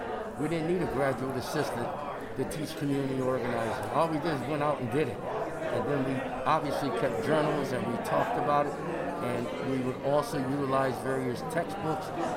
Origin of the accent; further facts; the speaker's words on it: Waterbury, Connecticut, United States; I'm from Waterbury